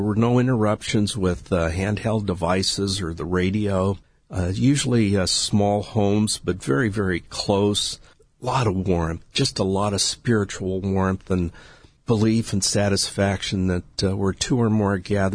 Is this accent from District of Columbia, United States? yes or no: no; Billings, Montana, United States; born there; I was born in Billings, Montana, because my grandparents, while they were working in Texas, received a promotion on my mother's side to move to Montana to work at the Great Northern Pacific Railroad.